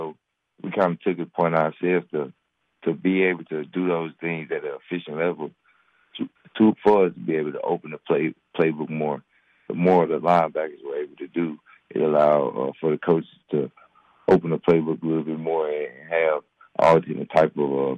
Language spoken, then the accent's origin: English; Horn Lake, Mississippi, United States; I'm from North Mississippi, from Horn Lake, Mississippi. Nobody from where I'm from got the chance to go to the draft.